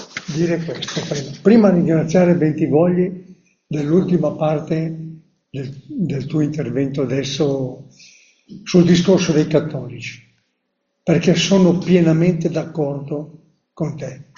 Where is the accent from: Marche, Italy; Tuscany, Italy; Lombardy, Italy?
Lombardy, Italy; in Brianza. Il mio paese è un paese briosco, sono 6.000 qualcosa abitanti, no? In una sono tre frazioni. Nella mia frazione sono 2.200 abitanti.